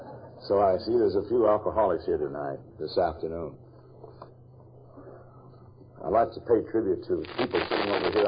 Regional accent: Syracuse, New York, United States; also born or lived in East Orange; And I was born in East Orange, New Jersey, but my hometown is Syracuse, New York.

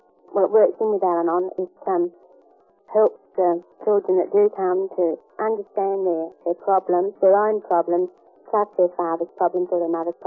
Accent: Adelaide, South Australia, Australia; and I'm from Adelaide.

